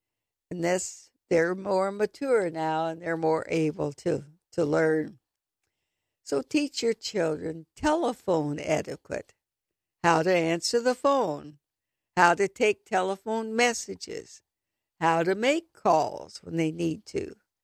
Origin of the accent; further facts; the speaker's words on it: the South, United States; Maybe it's because I'm from the South, but oh my goodness.